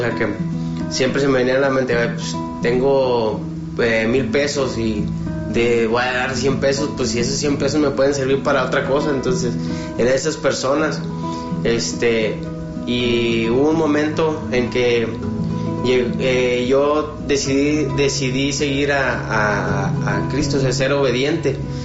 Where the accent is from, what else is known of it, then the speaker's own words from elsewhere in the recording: Tamaulipas, Mexico; now in León, Mexico; Yo no soy de aquí, yo no soy de León, yo soy de Tamaulipas.